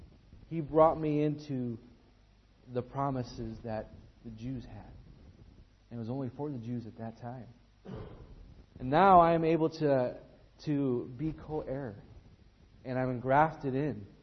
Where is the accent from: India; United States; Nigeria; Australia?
United States; Even though I'm an American, I am a Christian first and foremost. You know what? To me, my citizenship, my American citizenship, it's not that big of a deal to me.